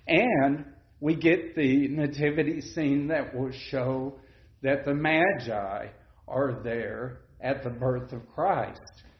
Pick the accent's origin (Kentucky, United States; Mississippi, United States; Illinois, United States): Kentucky, United States; I know Danny's from Kentucky and I'm from Kentucky.